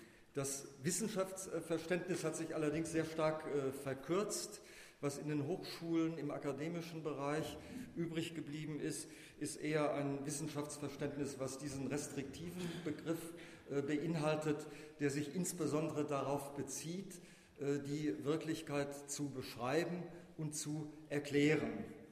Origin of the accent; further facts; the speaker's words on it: Lusatia, Germany; Ich komme ja aus der Lausitz, da hatte Vattenfall sozusagen das Land in seiner Hand, heute nach dem Verkauf LEAG.